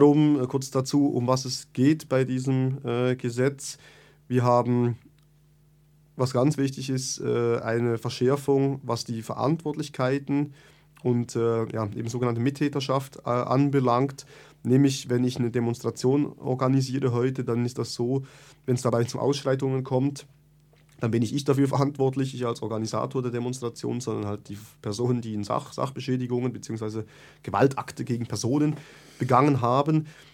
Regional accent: Bern, Switzerland; Ich komme aus Bern, ich bin in der Reitschule Bern aktiv

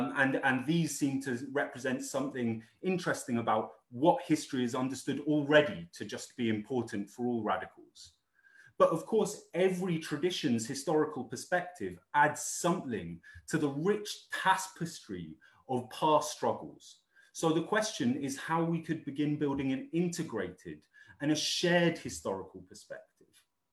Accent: Hong Kong; born there; I myself was born in Hong Kong, a colony, because of the work that my dad was doing there.

